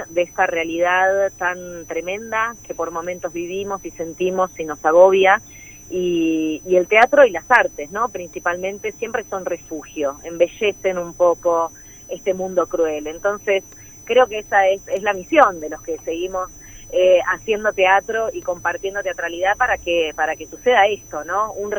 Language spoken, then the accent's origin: Spanish; Buenos Aires, Argentina; nuestra misión como porteñas